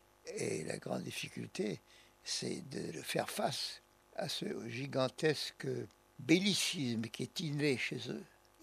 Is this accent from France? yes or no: no; Turin, Piedmont, Italy; born there; je suis né à Turin sur le cours du voyage, probablement avec un jour d'avance. D'où le fait que je suis turinois. Et qu'à l'origine, au début de ma vie, ayant eu une nounou italienne pendant très longtemps, je ne parlais que franc-italien, je ne savais pas parler français même.